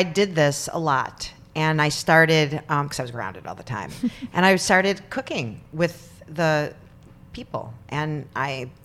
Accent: Highland Park, United States; Yeah, I'm from Highland Park.

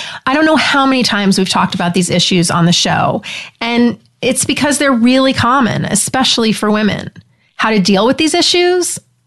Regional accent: New York, United States; Even though I'm a New Yorker and I love New York, so I know the answer.

